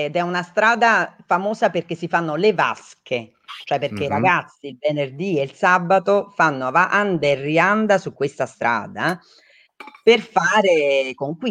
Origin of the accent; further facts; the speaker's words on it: Naples, Campania, Italy; e io pure napoletana ti puoi immaginare